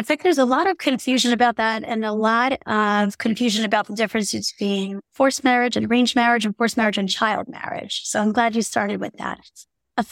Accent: New York City, New York, United States; Well, I grew up in New York City, but I grew up in a very insular, religious, very fundamentalist religious community, very cult-like community, where forced marriage at a young age is just the norm.

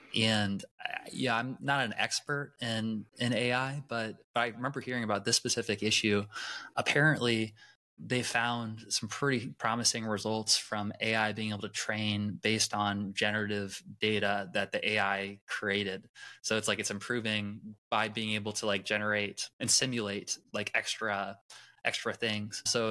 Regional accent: Vermillion, South Dakota, United States; now in Orlando, United States; I grew up in Vermilion, South Dakota. So very different place than where I am now in Orlando.

